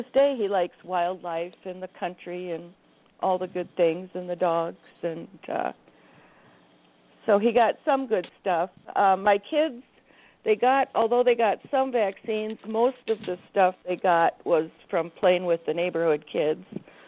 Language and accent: English; Wisconsin, United States; I'm from Wisconsin, so it gets cold up here. Nothing grows in the wintertime.